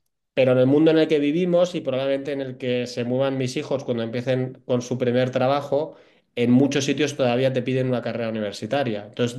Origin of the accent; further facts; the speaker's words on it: Bilbao, Basque Country, Spain; also born or lived in Madrid / Ginebra / Curazao; now in Zürich, Switzerland; Yo soy de Bilbao, viví 4 años en Madrid, luego vine a Ginebra, después nos fuimos a Curazao y por último volvimos a Zúrich